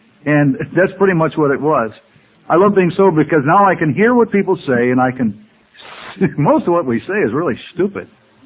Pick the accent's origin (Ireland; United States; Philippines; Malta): Ireland; The old Irish line, you know, I'm Irish, I cry at supermarket openings